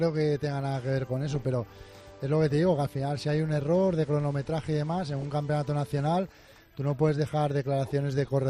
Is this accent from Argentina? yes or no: no; Spain; yo la merezco como, como español.